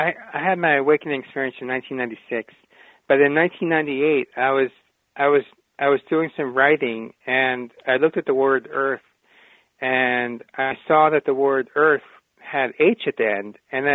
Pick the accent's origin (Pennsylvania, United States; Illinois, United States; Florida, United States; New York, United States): New York, United States; New York City; Like I grew up in New York City. I'm a city boy.